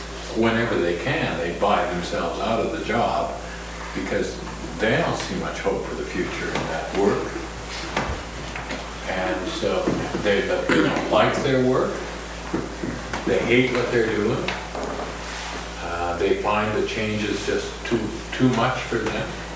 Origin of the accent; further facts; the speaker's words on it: Canada; I speak not as an American, but as a Canadian.